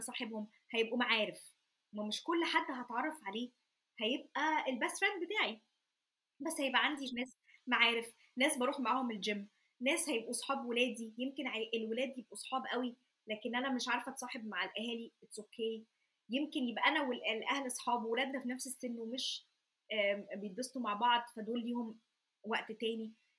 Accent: Egypt; moved away; احنا الدفى اللي احنا كبرنا فيه في مصر. برضو انا واحده من الناس اتحركت كتير وانا صغيره، بس لما كنا في مصر

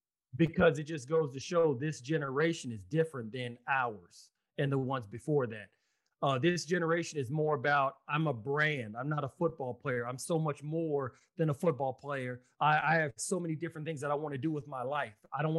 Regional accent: Austin, Texas, United States; UT, right where he's from, Austin, Texas, my hometown, they didn't recruit him.

